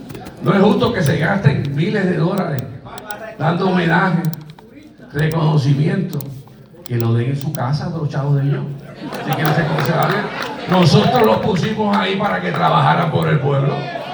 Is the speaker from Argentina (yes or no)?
no; Puerto Rico; como ciudadanos americanos que somos, como parte del pueblo de Puerto Rico